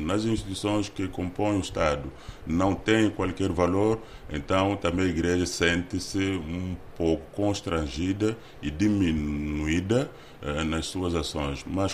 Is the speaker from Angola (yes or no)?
yes; Angola; nós como angolanos, nós que constituímos esse governo.